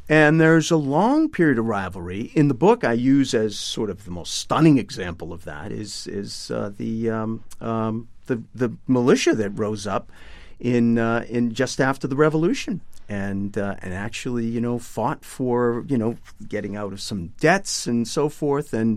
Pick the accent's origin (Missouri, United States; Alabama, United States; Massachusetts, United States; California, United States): Massachusetts, United States; I mean, I grew up in Eastern Massachusetts